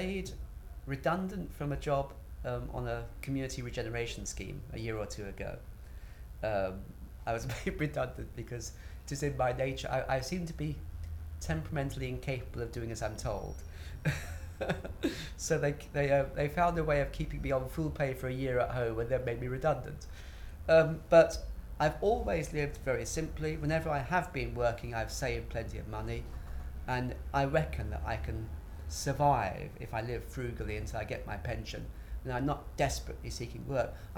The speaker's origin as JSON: {"language": "English", "town": "Finsbury Park", "region": "London", "country": "United Kingdom", "tie": "born or raised there", "accent": "middle class", "said": "Very close to where I live now. I grew up in Finsbury Park. And at that time, it was an extremely poor working class area, and mine was an extremely poor working class family."}